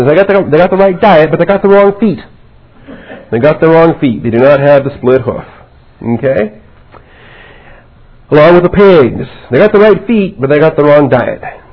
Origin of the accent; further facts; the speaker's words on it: Seattle, Washington, United States; I grew up in Seattle, and you'd think I'd be a big seafood nut